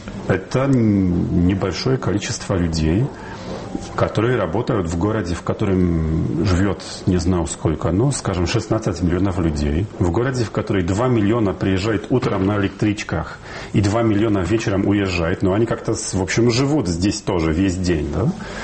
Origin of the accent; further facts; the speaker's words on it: Warsaw, Masovian Voivodeship, Poland; now in Moscow, Russia; Я родился в Варшаве всю жизнь, там, не считая каких-то коротких студенческих стипендий, прожил